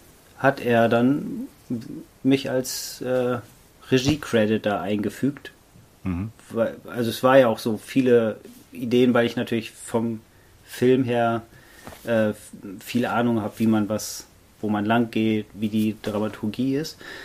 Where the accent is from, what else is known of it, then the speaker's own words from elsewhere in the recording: Germany; Wir als Deutsche fanden es ein bisschen komisch, aber es ist so